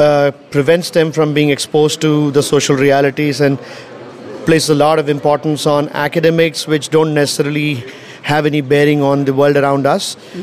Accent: Chennai, Tamil Nadu, India; I'm a writer and a social activist from Chennai.

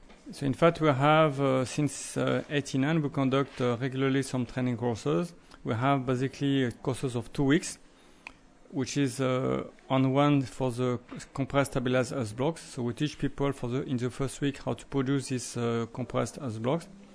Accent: France; English is a second language; now in India; I'm an architect from France, and I came here in Oroville in 1989.

